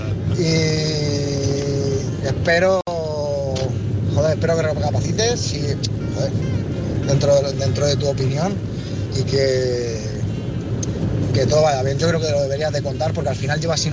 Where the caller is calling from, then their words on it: Madrid, Community of Madrid, Spain; de Madrid